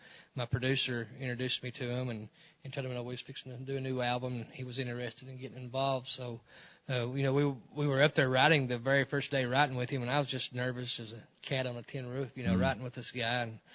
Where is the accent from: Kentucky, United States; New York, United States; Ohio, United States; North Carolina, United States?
Kentucky, United States; also born or lived in California; I was born in California. I moved to from L.A. area to eastern Appalachian Kentucky.